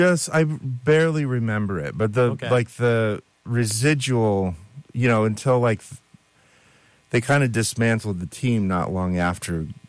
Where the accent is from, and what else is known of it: Las Vegas, Nevada, United States; born or raised there